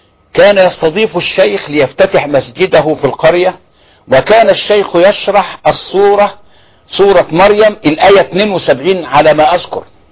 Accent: Mit Antar, Dakahlia, Egypt; في قريتي في ميت عنتر

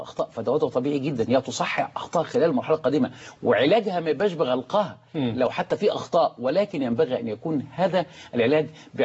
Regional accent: Tanta, Gharbia, Egypt; انا عندما اذهب الى قريتي في طنطا اجد اناسا كثيرين البسطاء تعلموا كل الدين

